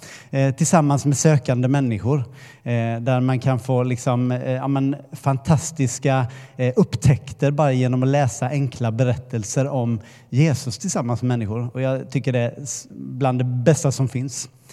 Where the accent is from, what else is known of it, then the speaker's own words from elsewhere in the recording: Sävsjö, Jönköping County, Sweden; Jag är en person som är född och uppvuxen i Småland, i en liten håla som heter Sävsjö. Växte upp i en brasiliansk-svensk familj. Så mina rötter har jag till stor del i Brasilien genom min pappa